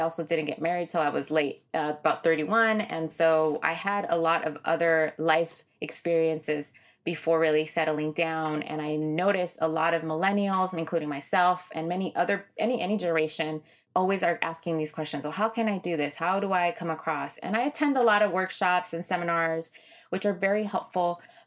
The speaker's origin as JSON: {"language": "English", "town": "Inglewood", "region": "California", "country": "United States", "tie": "born or raised there", "also_born_or_lived": "Long Beach", "said": "growing up through the LA riots, growing up in Inglewood, growing up in Long Beach, growing up in pretty much, I've lived in every city. And I also lived out of the country. I'm an immigrant as well."}